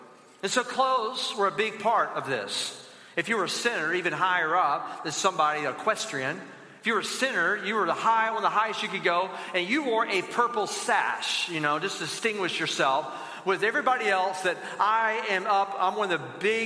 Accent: Alabama, United States; Mind you, I come from Alabama.

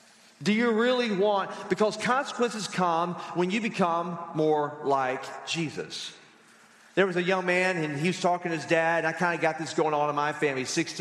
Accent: Southern United States, United States; moved away as an adult; now in Arizona, United States; I grew up in the South, and my diet was pretty basic, just kind of meat and potatoes

